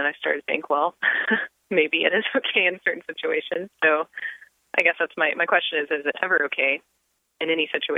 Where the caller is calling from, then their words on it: Texas, United States; I'm calling from Texas.